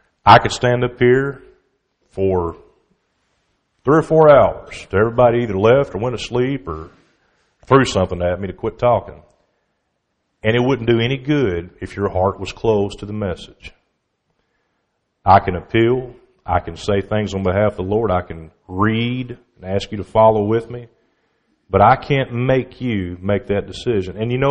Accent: Memphis, Tennessee, United States; I grew up in the Memphis area, and I know it's fake, but it's mighty entertaining, okay?

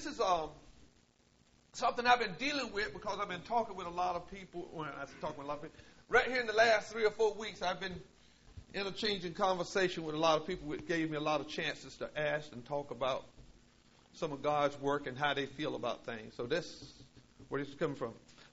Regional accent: Willard, North Carolina, United States; Not me. I'm from Willard, North Carolina.

